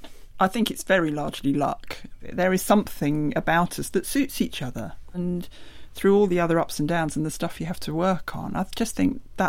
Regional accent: United Kingdom; being British, no one ever mentions things like

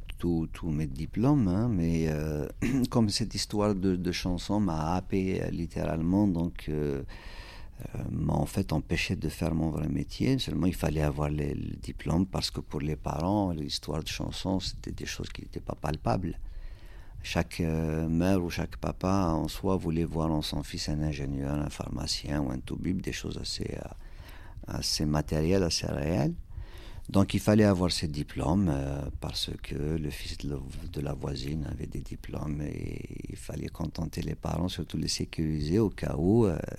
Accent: Kabylie, Algeria; first language Kabyle; French is a second language; D'abord, la Kabylie, c'est une région de l'Algérie. Donc, il se trouve que c'est ma région natale et que c'est une région qui a une personnalité particulière dans la mesure où la langue qui est parlée est différente de la langue officielle

